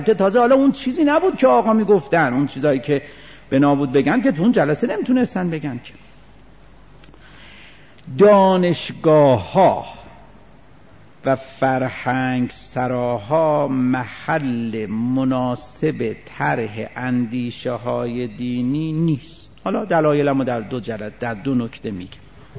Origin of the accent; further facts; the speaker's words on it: Isfahan, Iran; یعنی وقتی میخواستن با ما حرف بزنن از میدونستن ما اصفهانیم